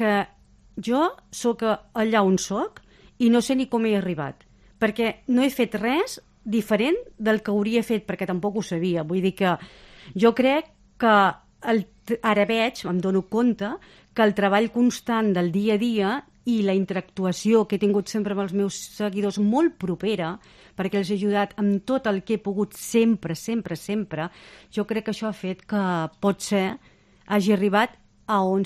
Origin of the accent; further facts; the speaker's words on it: La Bisbal d'Empordà, Catalonia, Spain; al meu poble, a la Bisbal d'Empordà, que soc bisbalenca, em coneixen